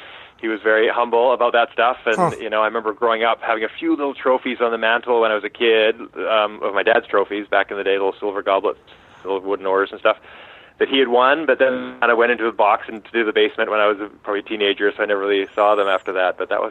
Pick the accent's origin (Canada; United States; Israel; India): Canada; Victoria, British Columbia; I was always like a sporty kid growing up in Victoria, BC